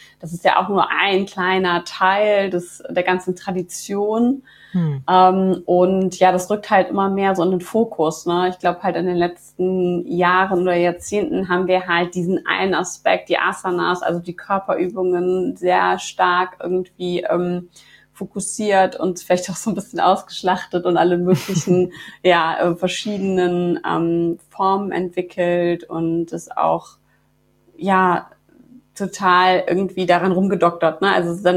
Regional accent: Bonn, North Rhine-Westphalia, Germany; now in Bad Honnef, Germany; Ich komme aus Bonn und wohne auch in Bonn, beziehungsweise mittlerweile in Bad Honnef. Und ich betreibe in Bonn-Beul ein Yoga-Studio, jetzt seit knapp 5 Jahren.

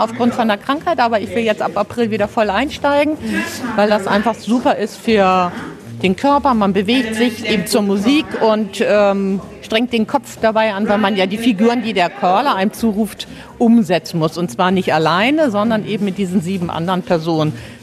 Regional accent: Hamburg, Germany; born there; moved away as an adult; ich bin gebürtig Hamburgerin.

